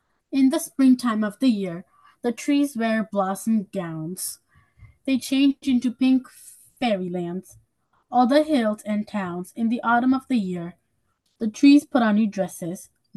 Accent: Hudson, New York, United States; I'm 11 years old, and I'm from Hudson.

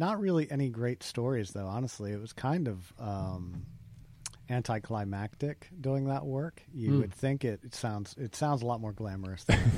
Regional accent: Perryville, Maryland, United States; also born or lived in Havre de Grace; Yeah, and I grew up in the town across the river from that, in a town called Perryville, Maryland, which is kind of at the top of the Chesapeake Bay.

